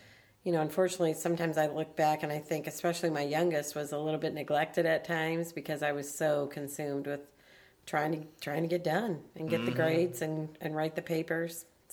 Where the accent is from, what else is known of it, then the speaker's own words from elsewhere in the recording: Michigan, United States; I'm from Michigan, and I am the youngest of four kids. And grew up in a household where my parents were not college educated.